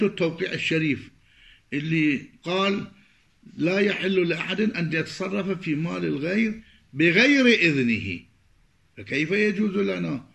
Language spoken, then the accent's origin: Arabic; Iraq; مثل ما يقولون عندنا بالعراق،